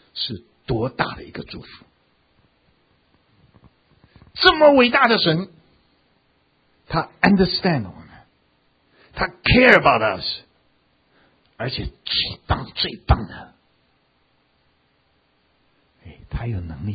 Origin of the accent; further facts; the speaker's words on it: China; 你不要跟他讲我们中国人不是这样子